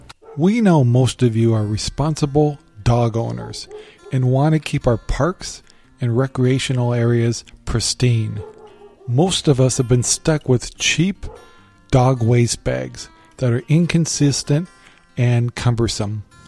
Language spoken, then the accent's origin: English; Arizona, United States; maybe I'm more sensitive to it because I'm from Arizona.